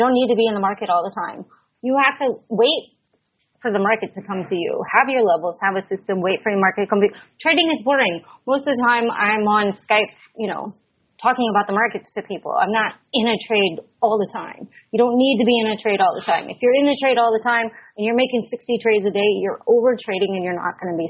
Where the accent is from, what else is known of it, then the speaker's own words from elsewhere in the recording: Chicago, Illinois, United States; because I was from Chicago, so that's why.